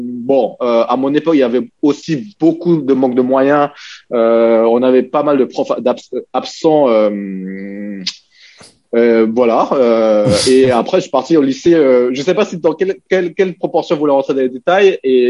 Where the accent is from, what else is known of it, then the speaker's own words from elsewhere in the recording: Hong Kong; French is a second language; moved away; also born or lived in French Guiana; Quand je suis venu avec ma famille depuis Hong Kong en Guyane. Et à l'époque, je parlais pas le français.